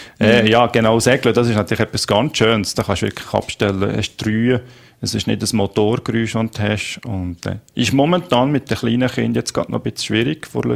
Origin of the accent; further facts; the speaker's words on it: Valais, Switzerland; now in Thun, Switzerland; Ich sehe mich einfach als Walliser